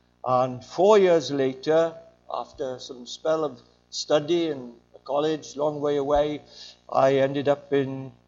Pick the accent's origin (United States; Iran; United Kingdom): United Kingdom; Wales; first language Welsh; English is a second language; Now, I was brought up as a Welsh-speaking Welshman from a very Welsh background